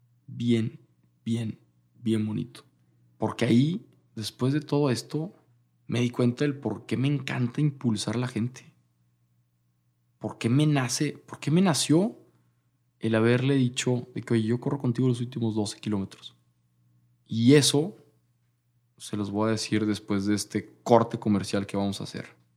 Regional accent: Torreón, Coahuila, Mexico; now in Monterrey, Mexico; Yo soy de Torreón

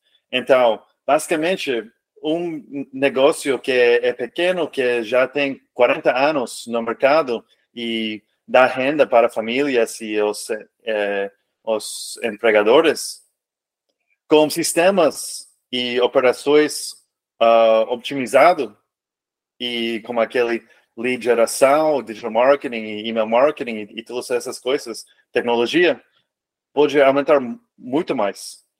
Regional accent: California, United States; born there; Portuguese is a second language; Eu nasci na Califórnia, onde eu estou agora, e fui para a universidade também aqui na San Diego.

